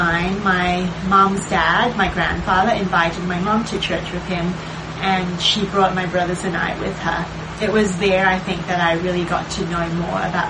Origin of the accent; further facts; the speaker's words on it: Singapore; I was born in Singapore, and I grew up in a household that did not subscribe to any religion.